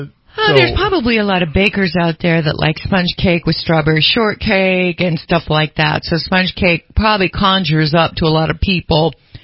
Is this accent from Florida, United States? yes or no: no; Pleasant Valley, California, United States; Well, that's where I grew up. I grew up in Pleasant Valley, and so Grizzly Flats.